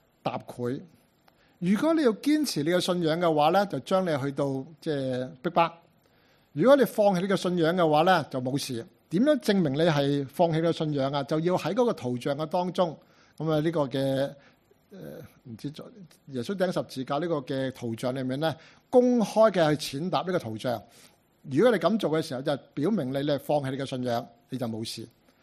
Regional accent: Hong Kong; 澳門人嗰種文化同我哋香港人文化好唔同，有歷史嘅淵源。

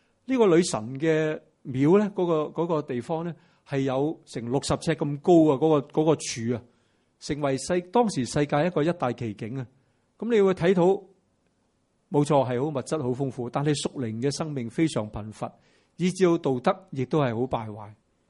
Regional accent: Hong Kong; 咁所以呢个咧都同我哋香港人咧都好息息相关。

